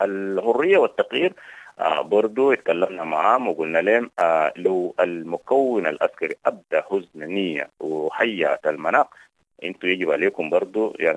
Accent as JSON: {"language": "Arabic", "country": "Sudan", "said": "نحن سودانيين"}